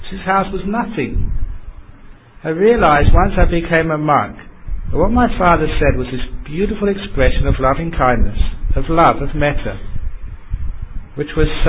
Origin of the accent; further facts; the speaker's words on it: London, United Kingdom; Because as a young man growing up in London, if you haven't read the story, this is in the book, but I'm telling it again, I just delighted in music.